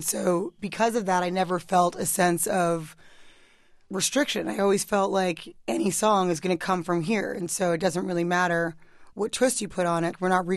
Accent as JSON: {"language": "English", "region": "New York", "country": "United States", "lives_now": "Los Angeles, United States", "said": "I'm from New York, and, you know, being out in L.A., I realized there's not that much Caribbean food out there"}